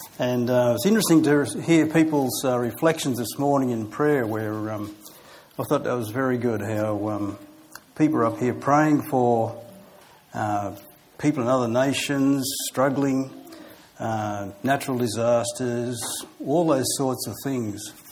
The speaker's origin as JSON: {"language": "English", "country": "Australia", "said": "And you ask for a moment, as an Australian, how good it is that we live in the lucky country, eh?"}